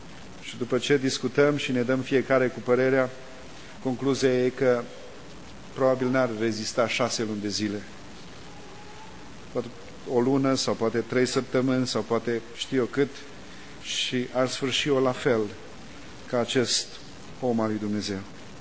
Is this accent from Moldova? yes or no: no; Romania; Noi ca români când vorbim și mișcăm foarte mult din mâini.